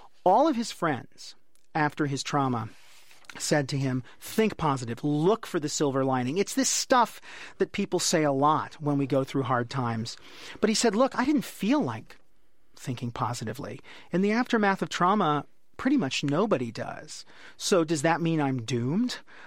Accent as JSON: {"language": "English", "country": "United States", "said": "As a psychologist and as an American, right? Americans are so positive."}